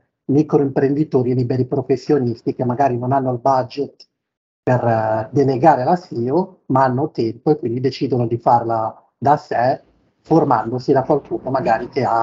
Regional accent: Bologna, Emilia-Romagna, Italy; also born or lived in Modena; Io ho vissuto fra Bologna e Modena, praticamente tutta la vita sono stato cresciuto lì.

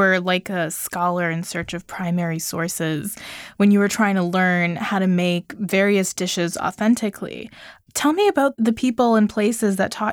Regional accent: Chicago, Illinois, United States; I'm from Chicago, and it's 2.5 hours from where I live now.

